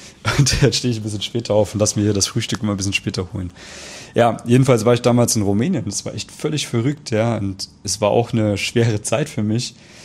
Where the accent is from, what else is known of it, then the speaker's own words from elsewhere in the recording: Central Germany, Germany; Ich gehe jetzt mal in meine Heimat nach Mitteldeutschland